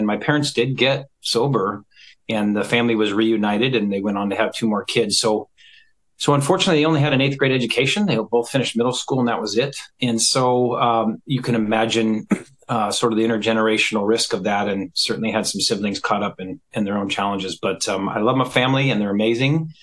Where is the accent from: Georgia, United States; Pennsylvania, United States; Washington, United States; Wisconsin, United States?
Washington, United States; Snohomish; Yeah, so I grew up here in Washington, a little town called Snohomish.